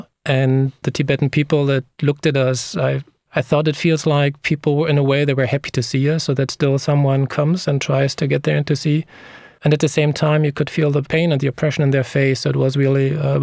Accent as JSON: {"language": "English", "region": "East Germany", "country": "Germany", "tie": "born or raised there", "second_language": "English", "said": "with my own background growing up in East Germany and under communism"}